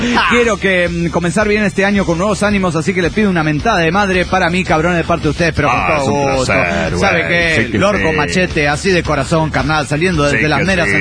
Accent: Bucaramanga, Santander, Colombia; de Bucaramanga, Colombia.

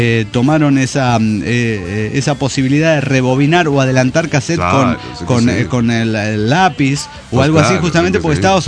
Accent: Morelia, Michoacán, Mexico; de Morelia, Michoacán.

